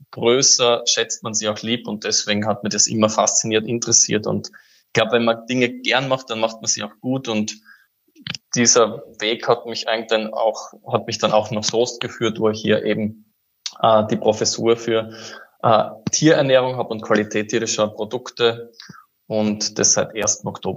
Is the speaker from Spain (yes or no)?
no; Styria, Austria; Ich komme aus der Südoststeiermark. Das ist eine absolute Gunstlage für Mais.